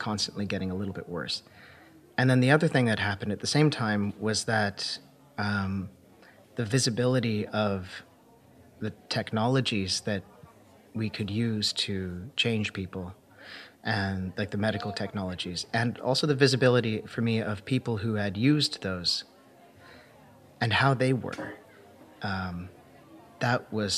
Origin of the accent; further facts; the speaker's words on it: London, Ontario, Canada; moved away as an adult; also born or lived in Toronto; now in Finland; I grew up in London, Ontario, and went to school in Toronto.